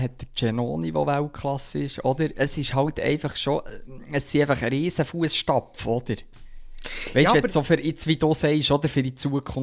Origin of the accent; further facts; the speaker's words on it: Switzerland; Wir als Schweizer.